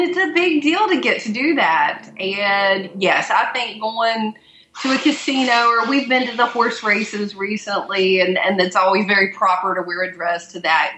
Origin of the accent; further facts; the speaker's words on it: West Virginia, United States; I grew up in West Virginia, like a river away from Kentucky